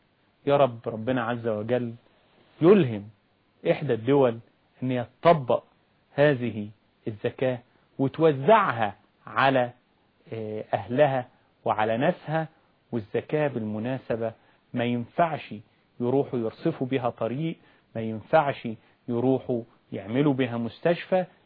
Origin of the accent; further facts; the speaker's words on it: Egypt; الحكومة عندنا في مصر قررت